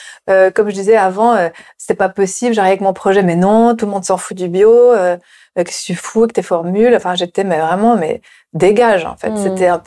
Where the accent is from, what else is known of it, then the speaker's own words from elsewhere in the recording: Switzerland; also born or lived in South Africa; enfin je suis suisse française, et même en Afrique du Sud quand j'ai commencé à vivre vraiment dans une culture anglo-saxonne